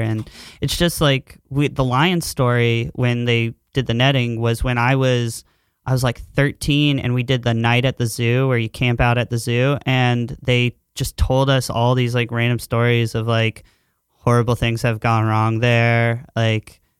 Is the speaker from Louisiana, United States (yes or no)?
no; Thurmont, Maryland, United States; In high school, in my hometown, I worked at an independent zoo in Thurmont, Maryland.